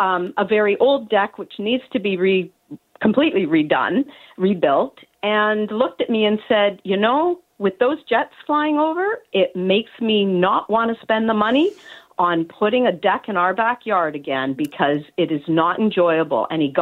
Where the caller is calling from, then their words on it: Mississauga, Ontario, Canada; Hi, yes, I'm calling in from Mississauga.